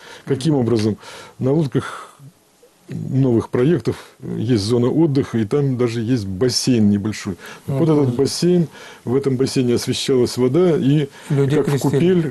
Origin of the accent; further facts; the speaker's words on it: Polyarny, Murmansk Oblast, Russia; в моем родном городе Полярном